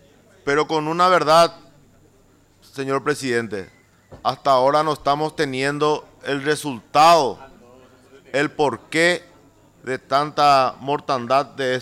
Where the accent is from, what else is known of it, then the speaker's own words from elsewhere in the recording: Fulgencio Yegros, Caazapá, Paraguay; la ciudadanía del departamento de Caazapá, especialmente la de mi pueblo, Fulgencio Yegros